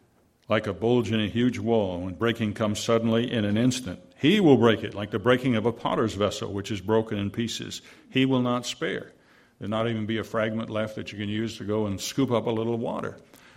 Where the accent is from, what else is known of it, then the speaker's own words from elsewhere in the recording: New England, United States; By the way, I grew up in New England, came into the church in New Hampshire in the 60s.